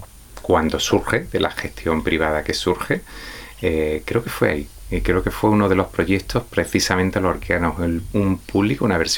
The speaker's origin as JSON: {"language": "Spanish", "town": "Montefrío", "region": "Andalusia", "country": "Spain", "tie": "born or raised there", "said": "Esa estaba en mi pueblo natal, en Montefrío."}